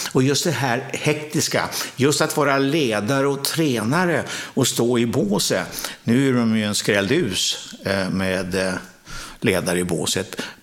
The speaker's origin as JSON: {"language": "Swedish", "town": "Nacka", "region": "Stockholm County", "country": "Sweden", "tie": "born or raised there", "said": "Jag kommer ihåg när vi flyttade ut från Stockholm, för jag föddes i Stockholm 1948, då grät min mamma för att flytta ut på landet."}